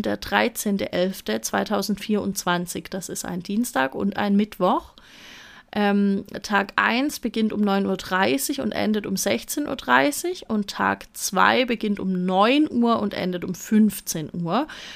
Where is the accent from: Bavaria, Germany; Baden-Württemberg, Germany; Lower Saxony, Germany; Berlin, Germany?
Baden-Württemberg, Germany; Stuttgart; Ich komme ja so aus dem Raum Stuttgart, ne? Großraum Stuttgart.